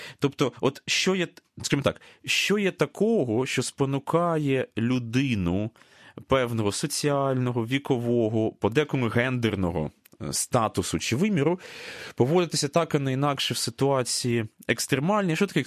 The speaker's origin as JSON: {"language": "Ukrainian", "town": "Dnipro", "region": "Dnipropetrovsk Oblast", "country": "Ukraine", "tie": "born or raised there", "said": "і в моєму рідному Дніпрі, в колишньому ботанічному саду"}